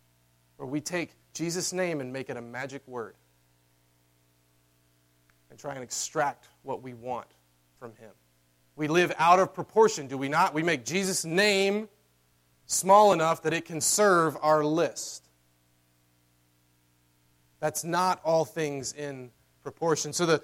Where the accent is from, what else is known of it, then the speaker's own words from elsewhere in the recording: the South, United States; I'm from the South, so how this works is first you say, oh, bless their heart.